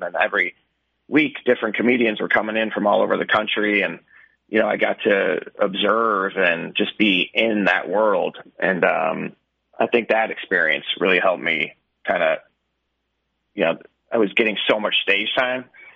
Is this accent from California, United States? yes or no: no; Chicago, Illinois, United States; I grew up in Beverly, Morgan Park, South Side.